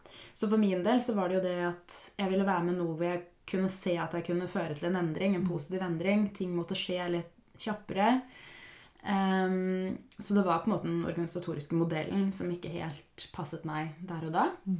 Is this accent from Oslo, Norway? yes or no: yes; Oslo, Norway; Så jeg jo født og oppvokst I Oslo, Groruddalen. Og foreldrene mine kom til Norge I en veldig ung alder, 15-16, sent 70-tallet.